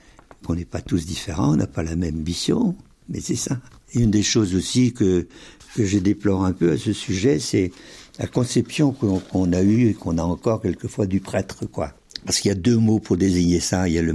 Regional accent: Brittany, France; Je suis, jusque dans le plus profond des tripes, je suis Breton et surtout Finistérien.

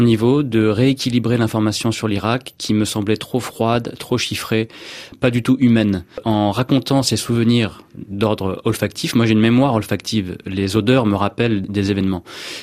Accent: France; en tant que Français d'origine irakienne, j'étais un petit peu loin de la famille à cause des événements dans la région

